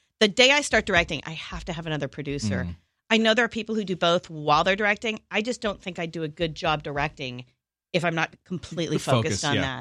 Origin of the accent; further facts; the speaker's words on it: Los Angeles, California, United States; also born or lived in New York; I'm a total weather wimp because I grew up here and look outside.